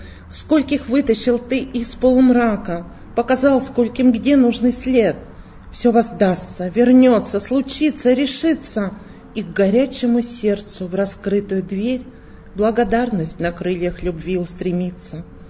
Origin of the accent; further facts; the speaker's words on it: Yekaterinburg, Sverdlovsk Oblast, Russia; Я уроженка города Свердловска, ныне Екатеринбург.